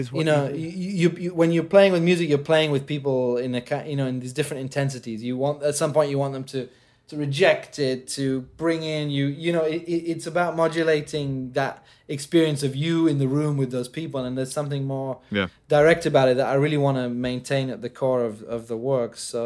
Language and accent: English; Jordan; English is a second language; And before that, growing up in Jordan, I'd only had like MTV Asia, you know